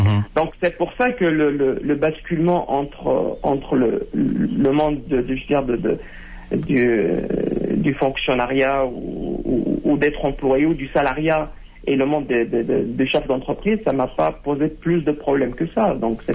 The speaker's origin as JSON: {"language": "French", "country": "Morocco", "tie": "born or raised there", "moved": "as an adult", "lives_now": "France", "said": "j'ai une double nationalité. Je suis marocain et français. Mm-hmm. Donc, en fait, moi, je suis originaire du Maroc, mais j'ai grandi, j'ai vécu longtemps au Maroc jusqu'à l'âge de 20 ans. Après ça, j'ai émigré en France"}